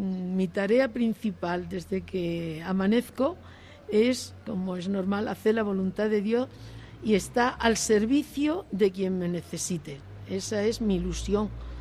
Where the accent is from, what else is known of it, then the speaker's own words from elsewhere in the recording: Huelva, Andalusia, Spain; A mí me fue calando siendo una niña y estudiando en el colegio de allá de Huelva, de donde soy